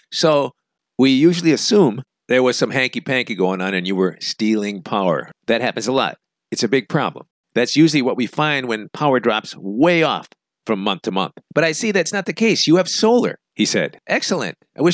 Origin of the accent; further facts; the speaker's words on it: Chicago, Illinois, United States; Remember, I'm from Chicago.